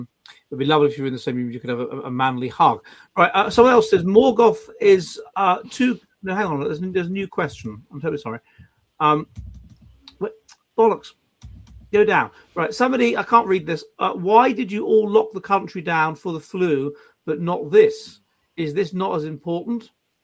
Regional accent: United Kingdom; But we as British, surely, we as British, you know, we don't live in the Anglo-Saxon pre-Norman world

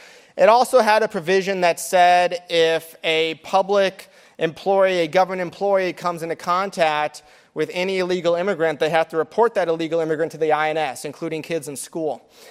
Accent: California, United States; That's one of the reasons why in my home state, I'm from California originally

